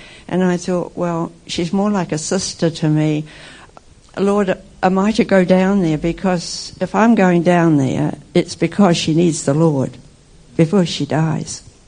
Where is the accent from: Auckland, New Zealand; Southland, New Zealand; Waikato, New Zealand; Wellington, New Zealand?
Auckland, New Zealand; I told them I was from Auckland